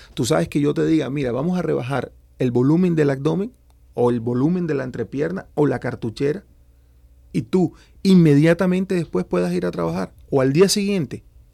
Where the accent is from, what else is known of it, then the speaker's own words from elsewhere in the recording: Barranquilla, Atlántico, Colombia; now in Ourense, Spain; Yo, aunque soy barranquillero, colombiano de pura cepa, me considero orensano porque tengo mi mujer que es orensana, tengo dos niños preciosos que son gallegos, me considero orensano